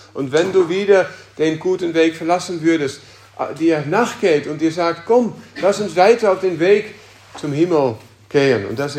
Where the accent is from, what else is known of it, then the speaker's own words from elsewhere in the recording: Netherlands; In den Niederlanden wird in den reformierten Kirchen oder wurde, wo ich aufgewachsen bin, auch nicht gesagt, dass jemand Mitglied wird